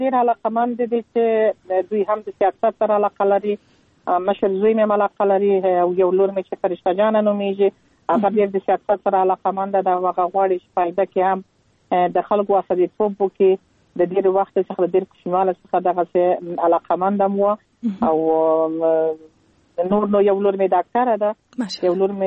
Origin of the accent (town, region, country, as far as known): Kandahar, Afghanistan; born there